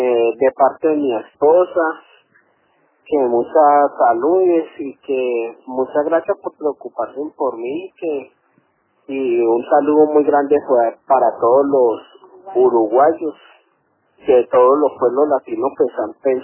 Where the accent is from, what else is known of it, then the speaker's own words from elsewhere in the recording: Colombia; now in United Kingdom; Ah, que yo soy colombiano.